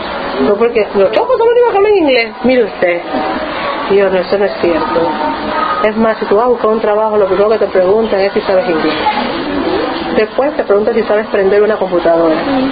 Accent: Panama; porque somos panameños.

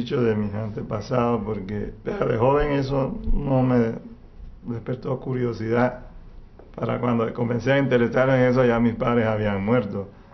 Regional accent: Panama; Digo, yo nací aquí, yo me considero panameño, pero yo soy bicultural.

